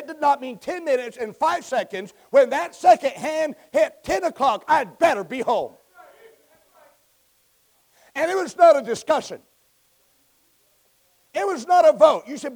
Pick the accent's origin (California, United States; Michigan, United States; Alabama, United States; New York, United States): California, United States; I grew up in California. Don't hold it against me.